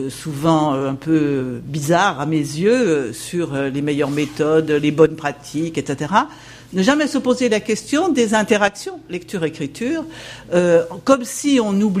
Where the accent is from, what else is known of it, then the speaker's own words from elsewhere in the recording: Auvergne-Rhône-Alpes, France; tout le monde sait que je suis haute-savoyarde, mais bien que heureusement je suis venue de Paris et pas de Chambéry